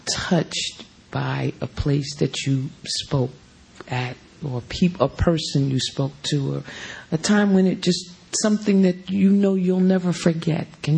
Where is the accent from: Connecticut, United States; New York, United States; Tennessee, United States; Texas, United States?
New York, United States; and I grew up in New York, so I know what you mean about talking bad and walking through the streets